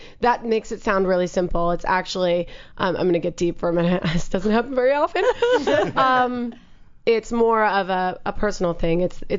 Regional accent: Minnesota, United States; also born or lived in Chicago / Bay Area; now in Los Angeles, United States; Actually, I was born in Minnesota, lived in Chicago, then moved to the Bay Area.

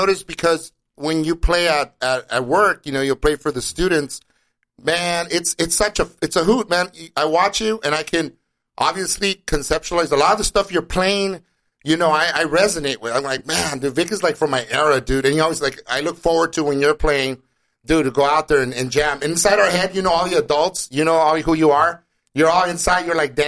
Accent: Los Angeles, California, United States; I'm from East Los Angeles, East LA, Lincoln Heights representing, but we come from areas around LA where music is, like, the common denominator

